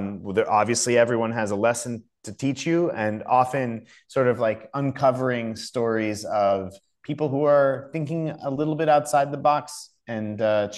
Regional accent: New Orleans, Louisiana, United States; as a result of growing up in New Orleans

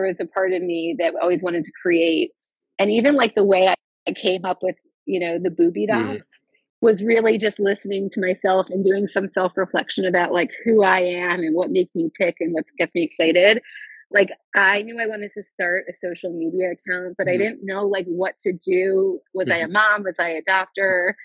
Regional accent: Florida, United States; My husband's a radiologist too, actually, and we work together, and we grew up in South Florida, and we met up here in residency.

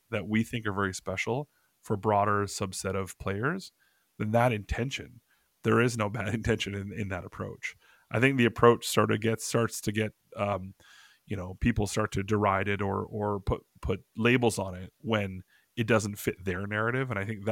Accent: British Columbia, Canada; friends of mine back home in Canada about what it means to me. You know, we grew up in British Columbia, right outside of Vancouver.

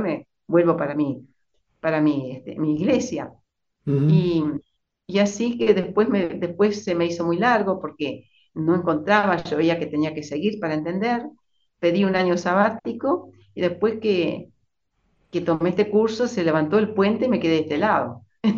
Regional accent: Salta, Argentina; nosotros éramos del interior y por lo tanto cuando vinimos a la ciudad, yo soy salteña

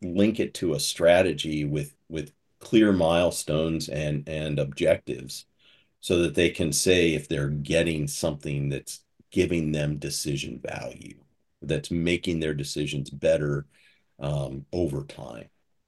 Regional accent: United States; When they talk to me, they think I have a Southern accent. And I challenge somebody, I said, well, I'm not really from the South.

